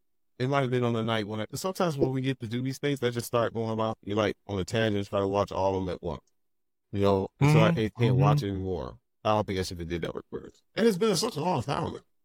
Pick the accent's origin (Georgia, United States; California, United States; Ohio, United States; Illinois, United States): Illinois, United States; Chicago; I mean, I'm from Chicago. Yeah. Everybody has a lot of arm in Chicago.